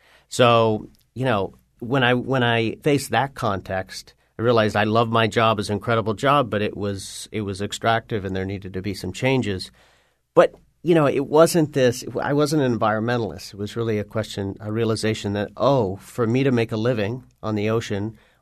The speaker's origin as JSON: {"language": "English", "region": "Newfoundland and Labrador", "country": "Canada", "tie": "born or raised there", "said": "So I grew up in Newfoundland. My parents were from Connecticut and New York, and they went up during the war. They were draft dodgers. And I grew up in a little fishing village, fishermen's co-op"}